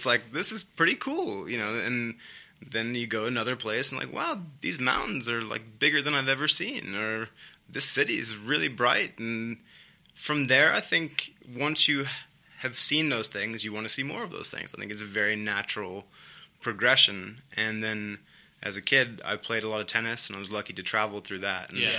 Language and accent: English; New York, United States; And so I from a young age, I'm from New York, but I went to California, I went to Florida, I even went to Australia when I was 13 to play